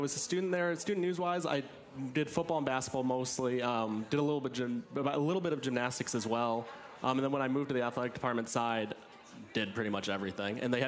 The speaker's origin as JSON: {"language": "English", "town": "Ann Arbor", "region": "Michigan", "country": "United States", "said": "Yeah, so this probably won't be well-reserved here, but from Ann Arbor."}